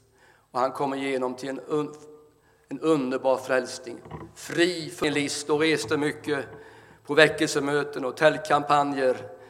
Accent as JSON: {"language": "Swedish", "town": "Ullared", "region": "Halland County", "country": "Sweden", "tie": "born there", "said": "att de fick stanna i Ullared och gå in på distriktsläkarmottagningen där, och där föddes jag."}